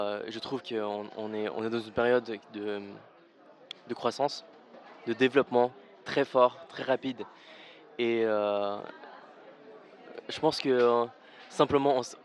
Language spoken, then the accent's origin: French; Lausanne, Vaud, Switzerland; moved away as an adult; now in Vietnam; Je suis acteur au Vietnam. Je suis né et j'ai grandi en Suisse, à Lausanne. Et là, ça fait 10 ans que je suis au Vietnam